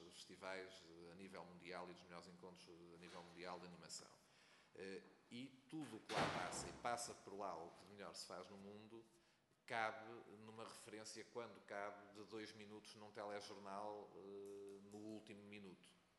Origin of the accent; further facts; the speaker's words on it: Avanca, Aveiro, Portugal; não nasci fisicamente em Avanca, mas sou da Avanca. E Avanca é, gosto muito destes epítetos, mas é quase a Hollywood da animação. É uma pequena vila